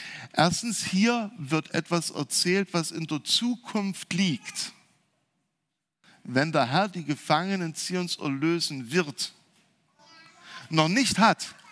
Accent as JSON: {"language": "German", "region": "Saxony", "country": "Germany", "tie": "born or raised there", "said": "Ich bin im Erzgebirge aufgewachsen."}